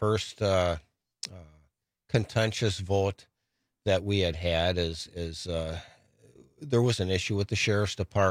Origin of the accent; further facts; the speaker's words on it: Jefferson City, Missouri, United States; so I went back to my hometown of the city of Jefferson and, you know, worked part-time there for a while.